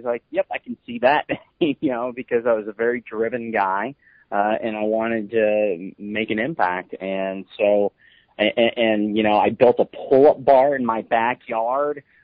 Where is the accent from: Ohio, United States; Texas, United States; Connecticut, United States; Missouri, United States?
Ohio, United States; Cincinnati; also born or lived in New Jersey; I was born in New Jersey. I lived there until I was 6 and a half, which is why I'm a diehard New York Yankees fan. My family then moved to Cincinnati in 1978, and I lived there for 21 and a half years